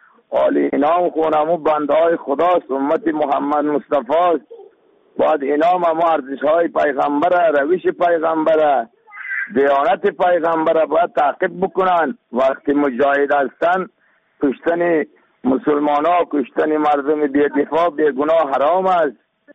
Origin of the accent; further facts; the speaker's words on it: Afghanistan; ما شما افغان هستیم.